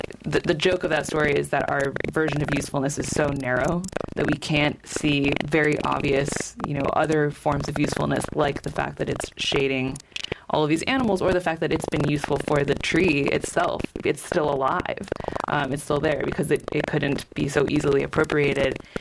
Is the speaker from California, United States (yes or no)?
yes; California, United States; I'm someone, I grew up in California. I spend a lot of time up north.